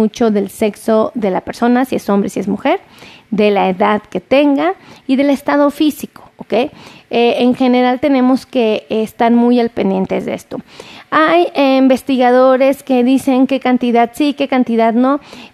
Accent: Mexico City, Mexico; Yo soy de aquí, de la Ciudad de México.

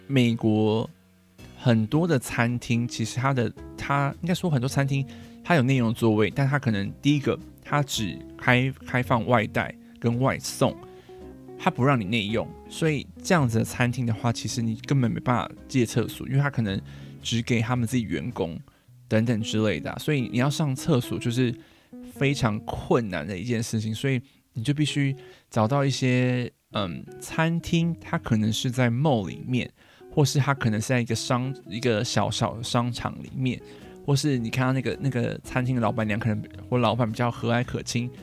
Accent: Taiwan; 那 Overcook 我不知道我们台湾怎么样翻译

